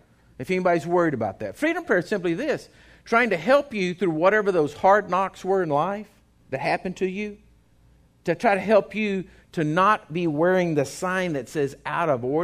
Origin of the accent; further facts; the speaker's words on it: Texas, United States; I said, I'm from Texas.